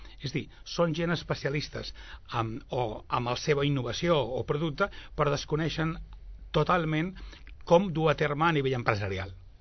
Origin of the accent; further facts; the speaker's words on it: Sabadell, Catalonia, Spain; perquè som de Sabadell, perquè estimem Sabadell